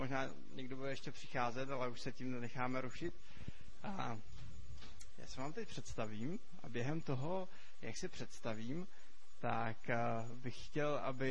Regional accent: Vsetín, Zlín Region, Czechia; jsem ze Vsetína, z křesťanského sboru

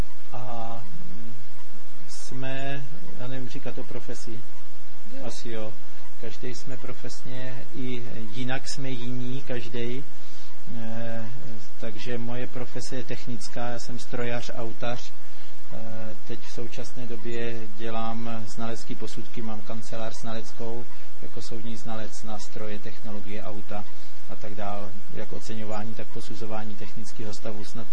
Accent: Brno, South Moravian Region, Czechia; jsme z Brna, z Církve Bratrské.

